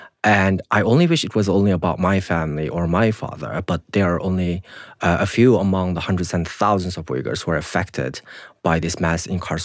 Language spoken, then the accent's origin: English; Kumul, Xinjiang, China; It took me about 2 years to trace him to a political education camp in my hometown, Qumul.